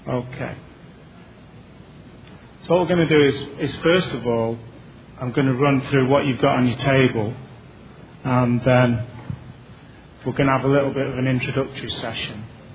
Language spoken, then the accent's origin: English; Manchester, North West England, United Kingdom; I come from Manchester, England, which is about 28 hours travelling to get here.